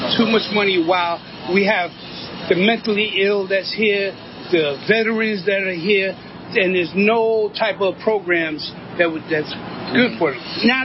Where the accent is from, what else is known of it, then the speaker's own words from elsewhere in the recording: New York, United States; In New York, because I'm from New York